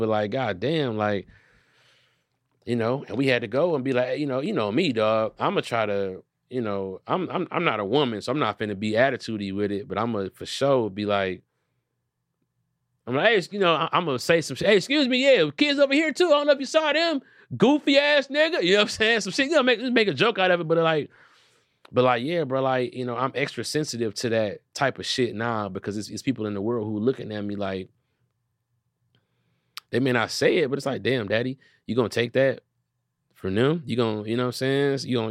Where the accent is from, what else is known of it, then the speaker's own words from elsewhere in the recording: Detroit, Michigan, United States; also born or lived in Southfield; But I'm from Detroit, and I lived in Southfield.